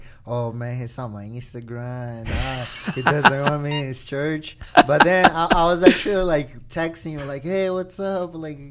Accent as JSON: {"language": "English", "country": "Brazil", "tie": "born or raised there", "moved": "as an adult", "said": "Born and raised"}